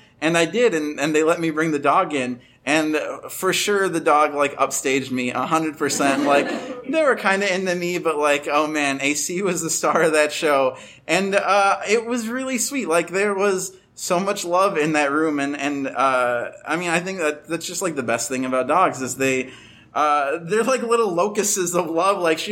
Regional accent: Chicago, Illinois, United States; I come from Chicago. I'm like, fuck it. It's ice.

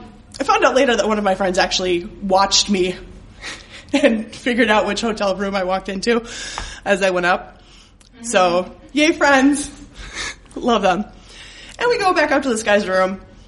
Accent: Wisconsin, United States; I'm from Wisconsin. Free drinks.

